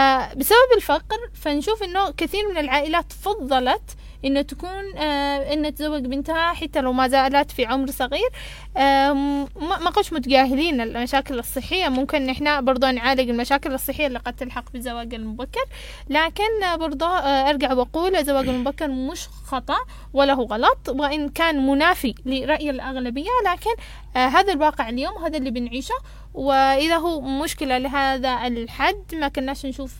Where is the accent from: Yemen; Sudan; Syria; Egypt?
Yemen; يقصد الزوج والزوجة عندنا باليمن